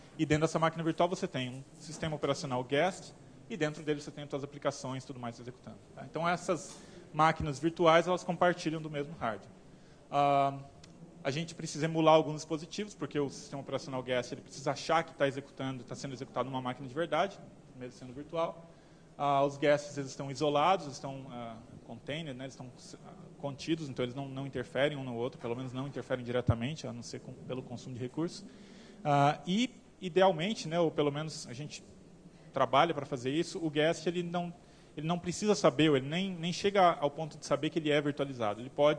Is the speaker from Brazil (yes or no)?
yes; Brazil; eu sou brasileiro, vou falar em português.